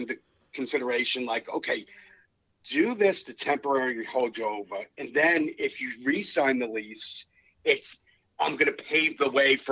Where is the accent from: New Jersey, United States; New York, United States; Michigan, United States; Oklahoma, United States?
New York, United States; And I can run on a little bit. I'm from New York.